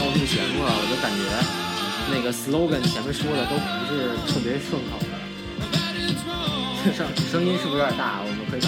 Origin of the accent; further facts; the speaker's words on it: Beijing, China; accent: Beijing hutong; 从一个胡同串子的口音变成一个东北大碴子味